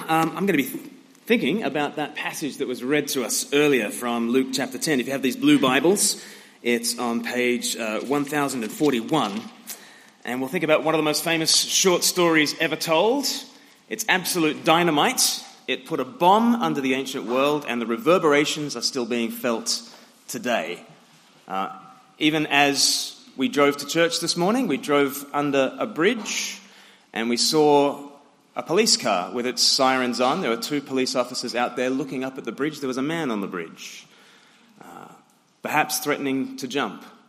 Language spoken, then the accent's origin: English; Australia; now in Eastbourne, United Kingdom; Okay, I'm from Australia. I live in England